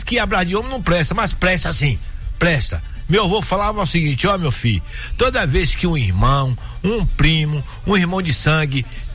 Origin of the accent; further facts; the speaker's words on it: Jaguaquara, Bahia, Brazil; Ele é lá da minha região de Jaguaquara, viu?